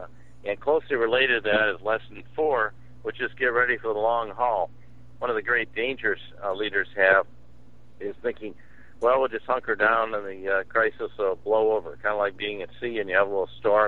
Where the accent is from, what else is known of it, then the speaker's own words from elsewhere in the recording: Michigan, United States; I grew up in Michigan, and I saw them 30 years